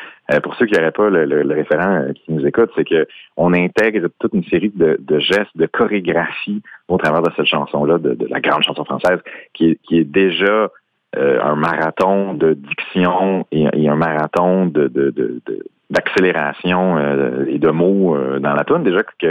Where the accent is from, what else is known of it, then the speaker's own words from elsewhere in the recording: Quebec, Canada; Des fois, les gens rient du fait qu'on est des Québécois puis on fait la joke avec un accent français.